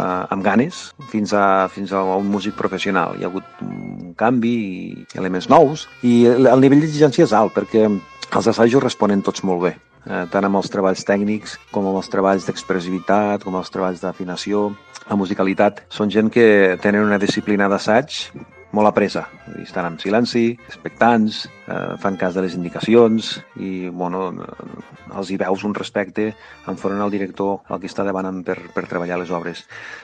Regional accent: Golmés, Catalonia, Spain; ho feia des del meu poble natal, Golmés, i anava en bicicleta

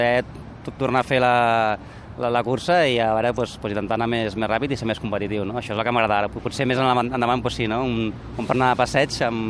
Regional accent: Barcelona, Catalonia, Spain; jo soc de Barcelona de tota la vida

